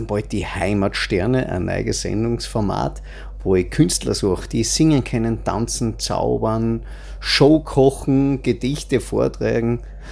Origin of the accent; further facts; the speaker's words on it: Styria, Austria; bin ich halt ein richtiger Steirer Bub und mag gern das, was auch wir haben